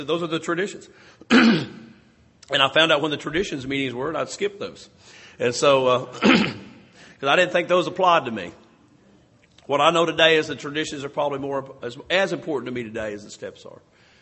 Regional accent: Oklahoma, United States; is that I'm from Oklahoma, and I have burned my life to the ground

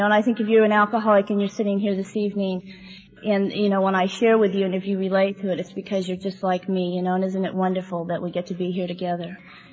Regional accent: San Jose, California, United States; born there; And I was born in San Jose, January 31st, 1955.

